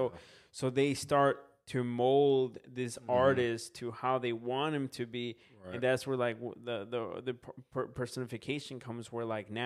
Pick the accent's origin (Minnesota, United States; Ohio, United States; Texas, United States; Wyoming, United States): Minnesota, United States; Dude, I'm from Minnesota.